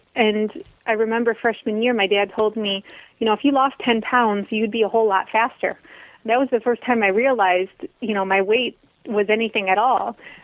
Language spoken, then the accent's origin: English; Michigan, United States; So I grew up in Michigan, the Midwest, and it was all processed food and lots of animal products.